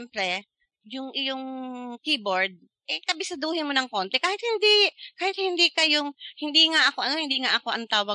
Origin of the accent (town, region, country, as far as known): Oriental Mindoro, Philippines